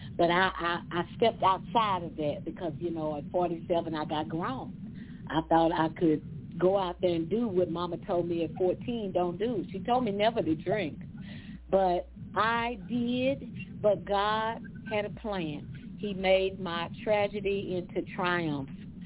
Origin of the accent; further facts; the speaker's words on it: Dallas, Texas, United States; I was born and raised in South Dallas, sunny South Dallas, right over there on Marbury near Lincoln High School.